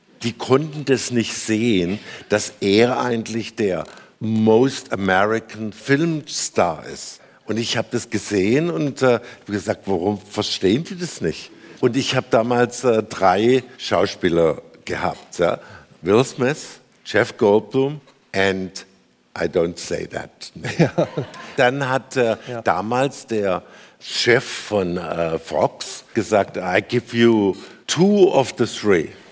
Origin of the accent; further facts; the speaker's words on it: Stuttgart, Baden-Württemberg, Germany; born there; Ich bin geboren in Stuttgart.